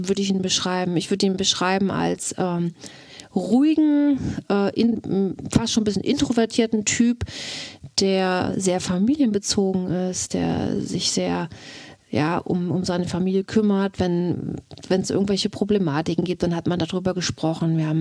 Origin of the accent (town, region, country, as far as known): Mecklenburg-Vorpommern, Germany